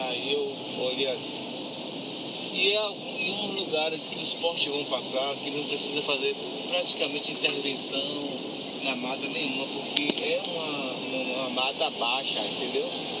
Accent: Bahia, Brazil; É, depois de Feira de Santana, 200 e... Depois de Feira dá uns 280 quilômetros.

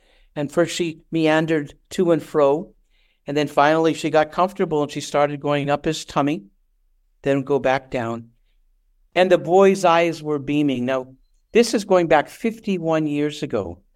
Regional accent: Canada; When I grew up in Canada, when I was a little boy, I never had pets.

